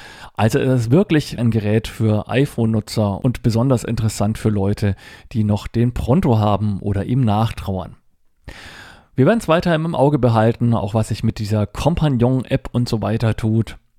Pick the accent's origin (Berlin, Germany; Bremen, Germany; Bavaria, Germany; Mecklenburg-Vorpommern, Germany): Bavaria, Germany; Das ist im Landkreis Lichtenfels und nur ungefähr 20 Kilometer von meinem Heimatort entfernt, wo ich früher mal aufgewachsen bin.